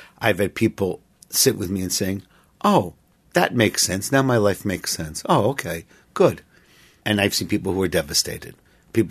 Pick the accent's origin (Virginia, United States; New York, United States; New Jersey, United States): New York, United States; I mean, I'm from New York. It's nuts.